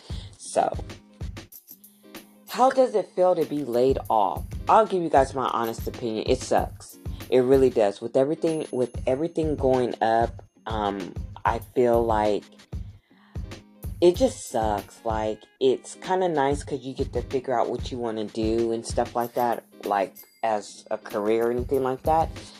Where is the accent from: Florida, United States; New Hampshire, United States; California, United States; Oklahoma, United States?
California, United States; Where am I from? I am from Southern California. So I'm from Southern Cali. I'm probably like 35 minutes away from Los Angeles. And, so I'm from Southern Cali.